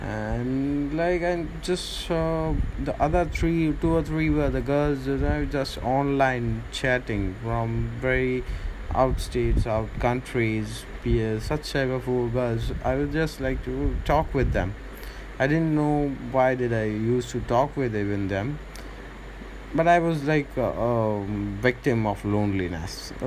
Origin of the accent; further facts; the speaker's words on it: India; I'm from India basically.